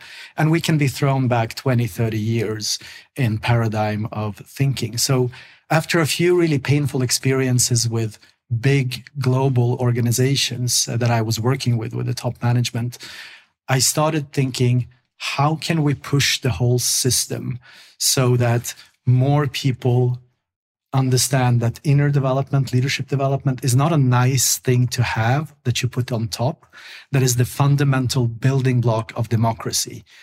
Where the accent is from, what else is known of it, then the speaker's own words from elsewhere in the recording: Sweden; I have family both in Ukraine and in Russia, and I grew up in Sweden, that is one of the most feminine and feministic for good reasons, countries in the world